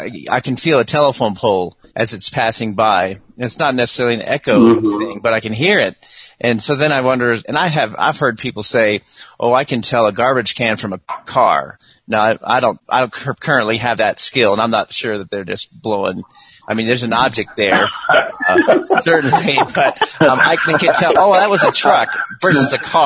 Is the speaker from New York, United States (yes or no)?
no; Florida, United States; And I'm from Florida, so this is it's only been here 10 years, so it's a whole new environment for me